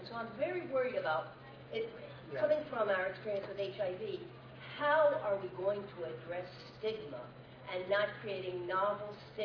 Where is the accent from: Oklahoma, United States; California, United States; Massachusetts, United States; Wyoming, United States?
Massachusetts, United States; Boston; I'm from Boston